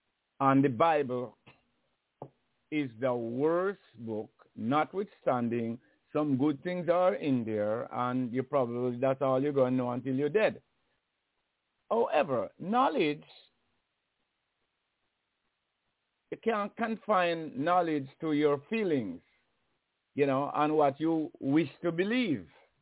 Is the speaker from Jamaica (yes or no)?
yes; Jamaica; I grew up in Jamaica.